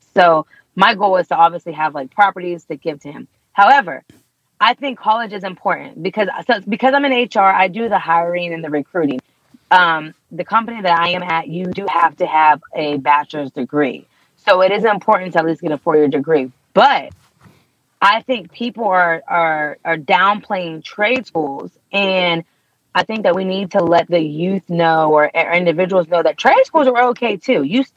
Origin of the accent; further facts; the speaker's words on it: Youngstown, Ohio, United States; I'm from Youngstown.